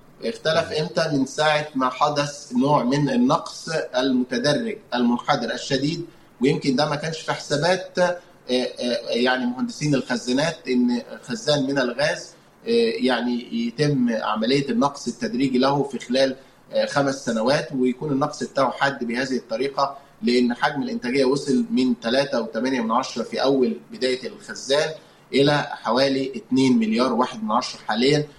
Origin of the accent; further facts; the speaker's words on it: Egypt; لا هناك كثير من الأسباب يمكن حديثة لنا كمصريين